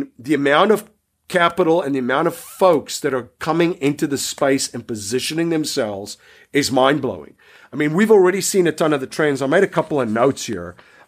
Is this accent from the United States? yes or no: no; South Africa; I remember growing up in South Africa, there was a ton of beach towns